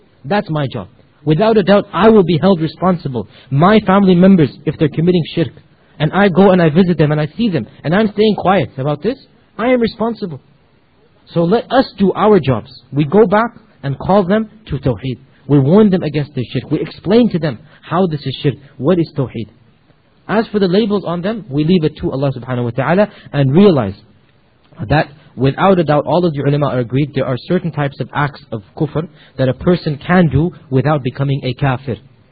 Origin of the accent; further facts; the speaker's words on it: Pakistan; And I'm speaking as a Pakistani, I'm not putting down these societies and cultures.